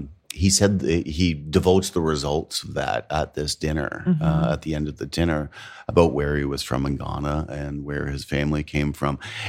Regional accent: Canada; now in United States; I'm Canadian and I live in the South. Mm-hmm. I am not from the South. I was not born here.

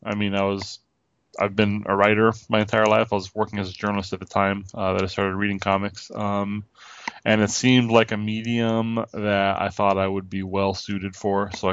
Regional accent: San Antonio, Texas, United States; born there; now in Indiana, United States; I live in Indiana right now. I was born in San Antonio, Texas, and kind of bounced around quite a bit through my late teens and early adulthood before ending up in Indiana.

